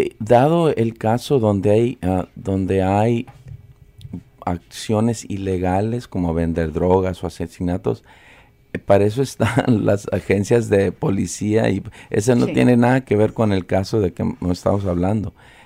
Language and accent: Spanish; Calexico, California, United States; also born or lived in Los Angeles / San Diego / Santa Barbara; now in San Francisco, United States; Yo he vivido en Los Ángeles, en San Diego, soy de Calexico, California, en Santa Bárbara, he trabajado en San José, Monterrey, Santa Cruz, y los últimos 30 años en general he trabajado y vivido aquí en San Francisco.